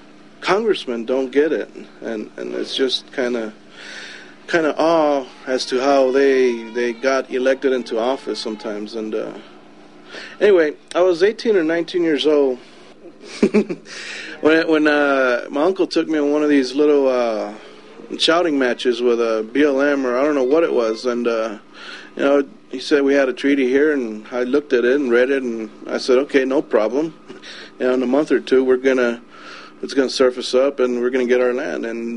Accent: Susanville, California, United States; It's kind of weird, because I come from Susanville, California, and it's hard to believe that there's Shoshones way out that way.

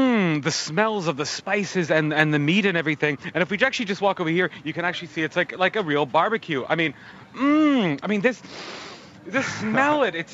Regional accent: Vancouver, British Columbia, Canada; And I say, "Ah, washa Canada Ren," which means I am from Canada. They go, "Oh yeah, Canada, Canada." And then they'll say, "What city are you from?" And I go, "Van Gogh Hua," which is Vancouver.

